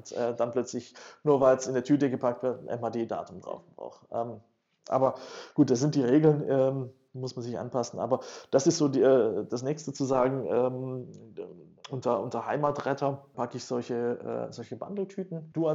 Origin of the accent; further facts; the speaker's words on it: Konstanz, Baden-Württemberg, Germany; Also ich komme ja aus Konstanz